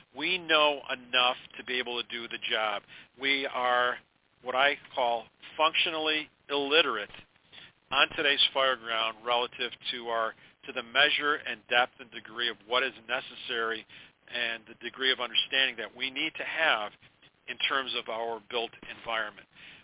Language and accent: English; Syracuse, New York, United States; especially in its proximity to my hometown in upstate New York in Syracuse